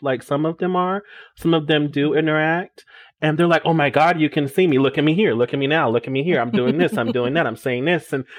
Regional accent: Atlanta, Georgia, United States; now in Sedona, United States; But I'm originally from Atlanta. So shout out to all my ATL native people. I know we're a dying breed. Just moved out here to Sedona a few months ago and I'm loving it.

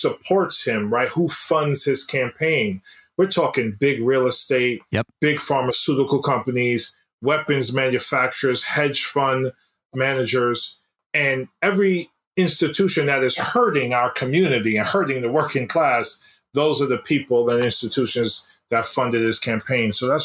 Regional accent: New York City, New York, United States; so I'm born and raised on the Upper East Side, East Harlem section of Manhattan. Went to public schools my entire life, lived in the projects and rent-stabilized apartments.

